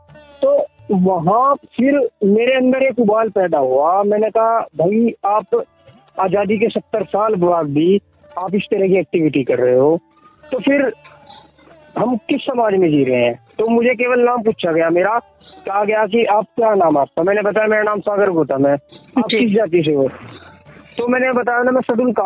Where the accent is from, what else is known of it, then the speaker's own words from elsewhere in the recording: Devla, Uttar Pradesh, India; और मैं सहारनपुर उत्तर प्रदेश के गांव देवला से हूँ।